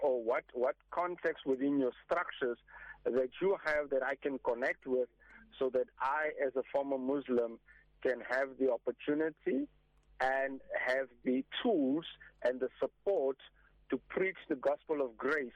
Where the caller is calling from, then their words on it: Boksburg, Gauteng, South Africa; I'm calling from Boxburg.